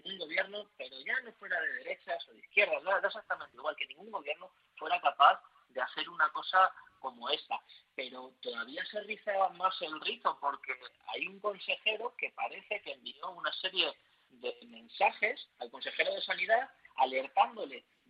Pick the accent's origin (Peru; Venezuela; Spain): Spain; Madrid, Community of Madrid; nos avergüenza a todos como madrileños